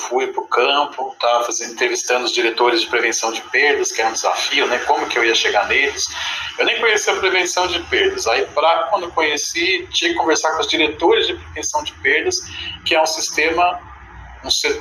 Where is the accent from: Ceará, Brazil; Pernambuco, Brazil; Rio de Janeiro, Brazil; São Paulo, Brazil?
São Paulo, Brazil; Pirassununga; eu sou de Pirassununga, onde tem a Academia da Força Aérea